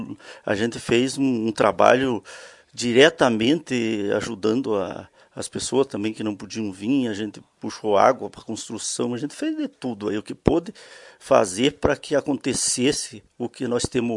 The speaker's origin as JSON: {"language": "Portuguese", "town": "Barracão", "region": "Rio Grande do Sul", "country": "Brazil", "tie": "born there", "said": "Já me sinto lagoense, né? Apesar de já ser... No meu certidão já sou natural de Lagoa Vermelha, porque não era município, Barracão, né?"}